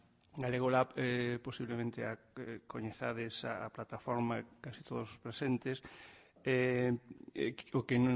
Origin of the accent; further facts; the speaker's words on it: Galicia, Spain; non somos galegos pola lingua que falamos, eu non quero ser extremeño nin castelán-leonés